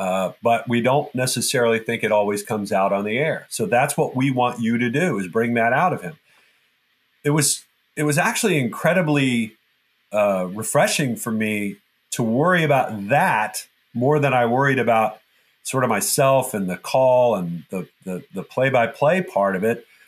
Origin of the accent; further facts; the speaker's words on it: Texas, United States; I grew up in Texas. My parents were not from Texas. My dad was an executive with IBM, kind of moved around a lot, and landed in Texas shortly before I was born, and kind of put down roots there and never left, you know.